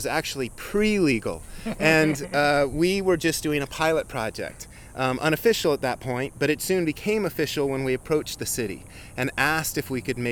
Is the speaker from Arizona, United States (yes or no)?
yes; Tucson, Arizona, United States; So I want, I grew up here in Tucson and I saw the water situation steadily get worse.